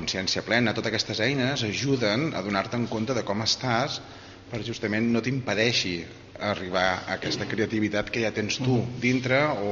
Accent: France; Catalan is a second language; jo personalment com a francès

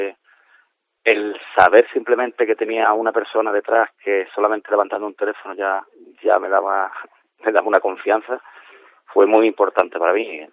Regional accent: San Fernando, Andalusia, Spain; Y sigo como aficionado más, como siempre, y defendiendo a mi tierra y a mi equipo, ¿no? Y llevando por bandera el azul y blanco de mi ciudad y allá por donde vaya, como llevo haciendo 46 años

